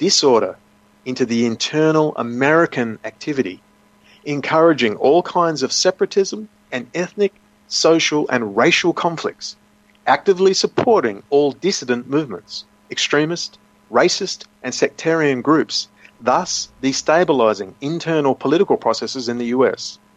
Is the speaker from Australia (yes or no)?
yes; Australia; And I assure you, as an Australian